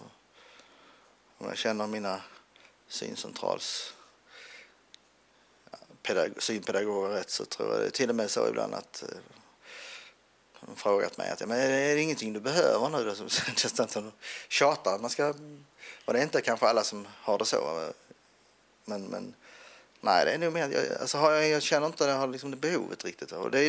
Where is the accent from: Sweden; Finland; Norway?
Sweden; Hässleholm, Skåne; Sen gick jag i vanlig skola i Vinslöv här utanför Hässleholm där jag är född också. Hela tiden fram till gymnasiet när jag gick i Hässleholm.